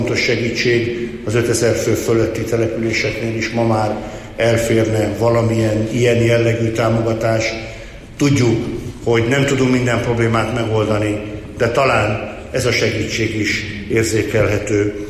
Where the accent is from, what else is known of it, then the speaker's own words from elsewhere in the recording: Veszprém, Veszprém County, Hungary; Mondom ezt én veszprémiként, ahol a mondulatot kinyomtatták annak idején.